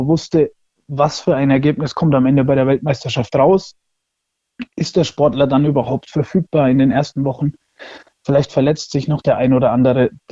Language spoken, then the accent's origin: German; Würzburg, Bavaria, Germany; Also ich komme aus Würzburg